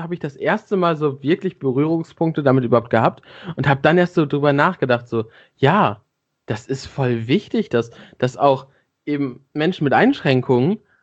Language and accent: German; Lower Saxony, Germany; Ich komme aus Niedersachsen.